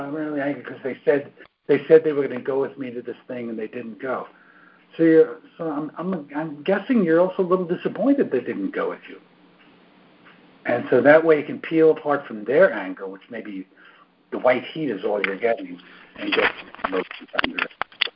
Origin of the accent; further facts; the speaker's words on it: Brooklyn, New York, United States; I came from Brooklyn. My whole family was dysregulated.